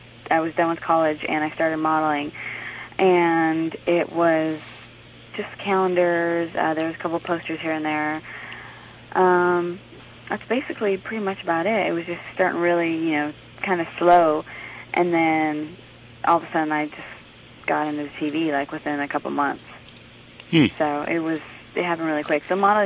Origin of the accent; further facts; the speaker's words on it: California, United States; I am from California, actually.